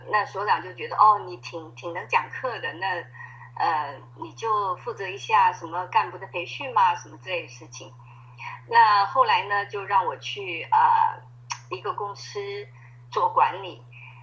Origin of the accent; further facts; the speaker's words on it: China; 我说我是从国内来的，我只会教简体字。